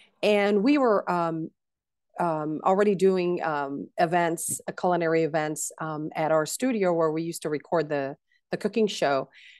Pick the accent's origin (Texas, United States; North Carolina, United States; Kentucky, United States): Texas, United States; Dallas; also born or lived in Mexico; I was born in Northeast Mexico, came to Dallas as a kid when I was about 6, 7 years old.